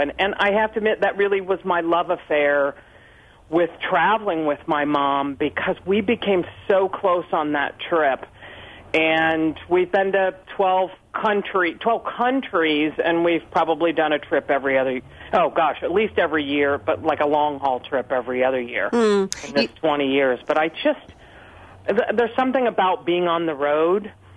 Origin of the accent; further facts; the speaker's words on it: Indiana, United States; In fact, I'm originally from the Midwest. I was born and raised in Indiana.